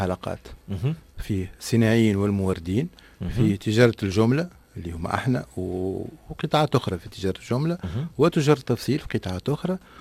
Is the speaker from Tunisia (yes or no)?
yes; Tunisia; سمع أنا تونسي وعائلتي توانسة